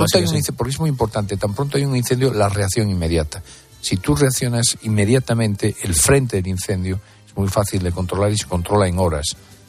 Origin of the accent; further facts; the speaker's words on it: Cedeira, Galicia, Spain; En mi zona, en Galicia, en el norte de la provincia de La Coruña, en mi pueblo, en Cedeira